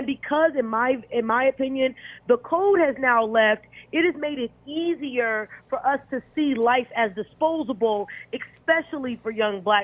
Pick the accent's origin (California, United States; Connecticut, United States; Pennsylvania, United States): California, United States; Oakland; I grew up in Oakland, California, right? And I was born in 87. Right. So, you know, I'm growing up at the end of that crack kind of drug era.